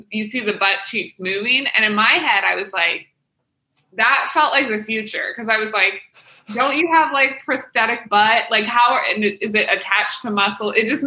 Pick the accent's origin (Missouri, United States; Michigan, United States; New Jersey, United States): Missouri, United States; Kansas City; I'm from Kansas City, Missouri. But there's a neighborhood in Kansas City called Mission Hills with just huge houses